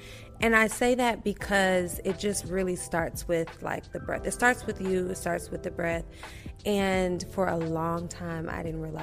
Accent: Milwaukee, Wisconsin, United States; So I grew up, I'm from Milwaukee, Wisconsin, small town gal where, you know, there's cheese and beer and all these other things.

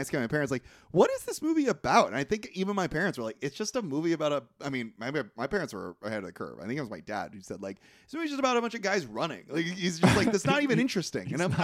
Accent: United States; I mean, we're American. So we're just like, do we give a shit about a bunch of British boys who won?

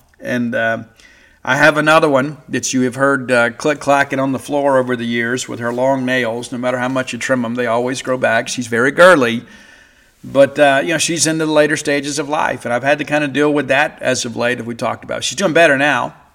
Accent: Mississippi, United States; I'm from South Mississippi. South Mississippi, true South Mississippi.

